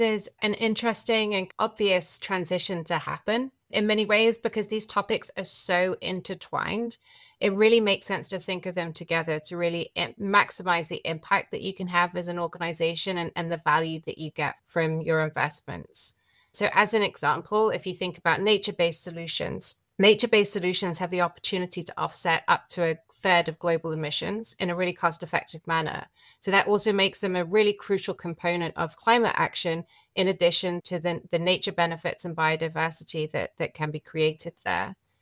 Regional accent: United Kingdom; moved away as an adult; now in Madison, United States; As you can tell by my accent, I'm based in Madison, Wisconsin, but no, I'm from the UK originally. I've spent just over a decade living in the States now.

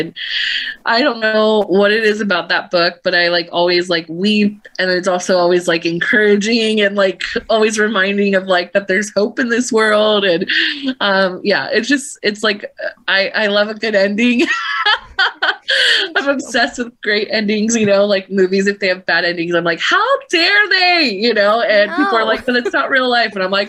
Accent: Tampa, Florida, United States; born there; Yeah, I was born in Tampa, so I think that's probably why like they're close to my heart.

